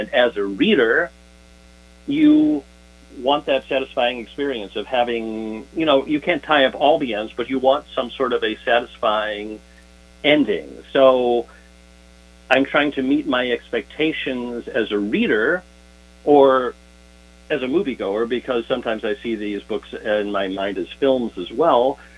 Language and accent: English; Chicago, Illinois, United States; But, you know, that's where I come from, and that's what I remember, and that's... another person growing up in Chicago would have a very different memory of the place.